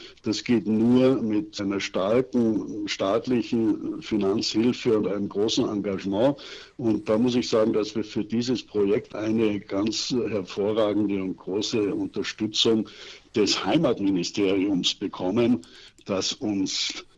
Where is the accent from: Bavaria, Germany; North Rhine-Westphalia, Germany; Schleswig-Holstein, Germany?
Bavaria, Germany; Garmisch-Partenkirchen; Ich bin im Werdenfelser Land aufgewachsen, in Garmisch-Partenkirchen und Mittenwald.